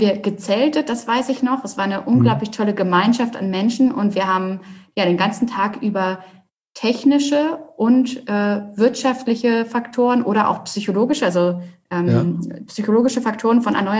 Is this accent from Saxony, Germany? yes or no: no; Hamburg, Germany; Ich bin eine Hamburger Dern, habe es quasi nie aus der Stadt rausgeschafft. Ja. Bin auf St. Pauli aufgewachsen und dann sind meine Eltern in eine ökologische Genossenschaft gezogen, die sie gegründet haben.